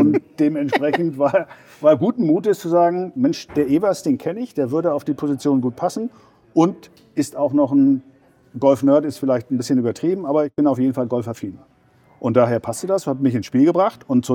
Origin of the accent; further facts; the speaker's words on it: Stuttgart, Baden-Württemberg, Germany; Ich bin aus Stuttgart.